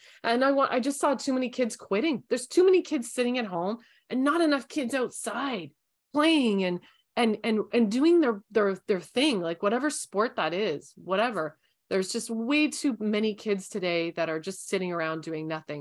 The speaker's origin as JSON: {"language": "English", "country": "Canada", "said": "I am from Canada. I'm a multi-sport athlete. I was raised with brothers."}